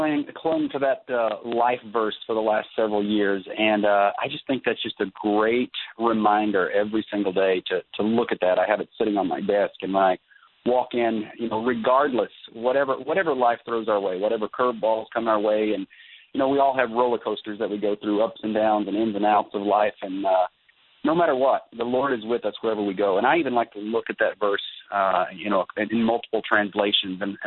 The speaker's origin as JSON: {"language": "English", "region": "Virginia", "country": "United States", "tie": "born or raised there", "said": "I grew up in the Bible Belt, arguably the buckle of the Bible Belt in southwest Virginia, right near the Virginia-Tennessee border."}